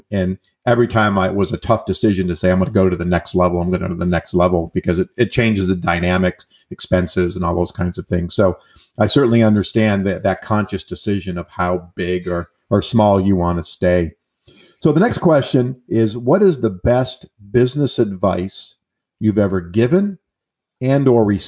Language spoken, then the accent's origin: English; East Coast, United States; I'm from the East Coast, where I was selling early on.